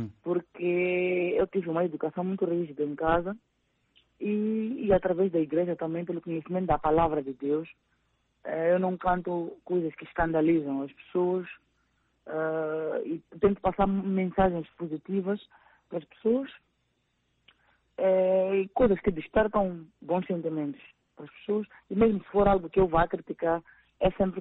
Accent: Maputo, Maputo City, Mozambique; É especial porque é o bairro onde eu nasci e, por acaso, até agora é onde moro.

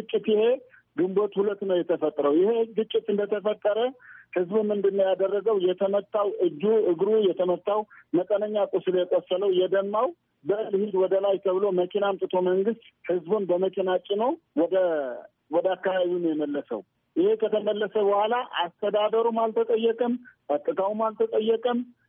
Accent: Wolkait, Tigray, Ethiopia; የእኛ የወልቃይትና የትግራይ ተወላጆች መለያ መሆን አልነበረበትም

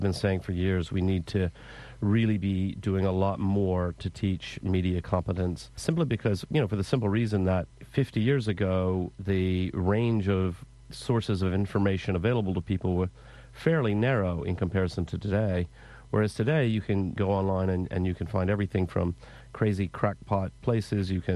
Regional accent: Huntsville, Alabama, United States; So I grew up in Huntsville, Alabama, and when I was a teenager, I was a newspaper delivery boy

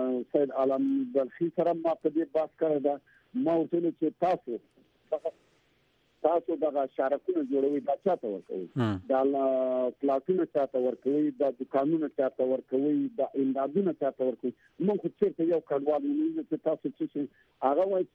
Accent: Baghlan, Afghanistan; زما شخصاً خپله زه د بغلان یم

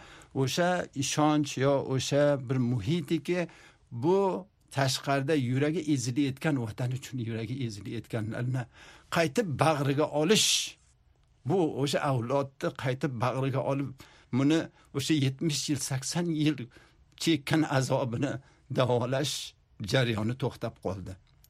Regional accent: Kunduz, Kunduz Province, Afghanistan; xususan men Qunduzda voyaga yetganman. O'sha yerda tug'ilib, katta bo'lib, o'qigandan keyin ham borib o'qituvchi bo'lganman o'sha yerda.

